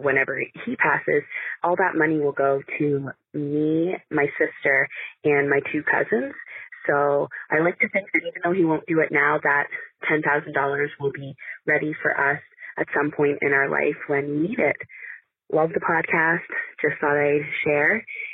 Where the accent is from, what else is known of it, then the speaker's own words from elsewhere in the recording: Nova Scotia, Canada; and I am from Nova Scotia, Canada.